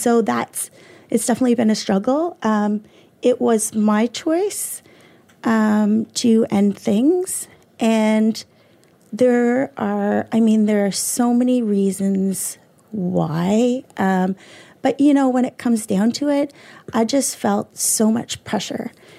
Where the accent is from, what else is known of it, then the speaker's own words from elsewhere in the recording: Cole Harbour, Nova Scotia, Canada; No, I'm from Cole Harbour.